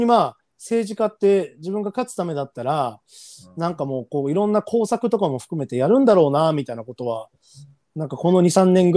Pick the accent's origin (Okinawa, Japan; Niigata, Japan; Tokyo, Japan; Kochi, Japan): Okinawa, Japan; 僕の地元は沖縄3区になるので